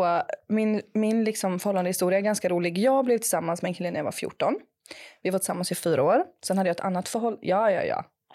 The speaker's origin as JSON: {"language": "Swedish", "town": "Jönköping", "region": "Jönköping County", "country": "Sweden", "said": "Nej, jag är från Jönköping."}